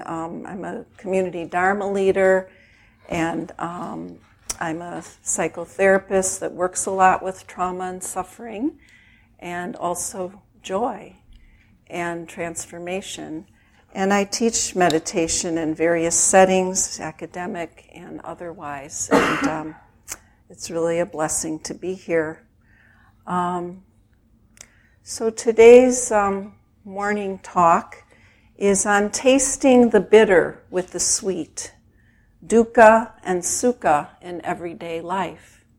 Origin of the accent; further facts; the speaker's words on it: Chicago, Illinois, United States; I grew up in Chicago in a very traditional Jewish family.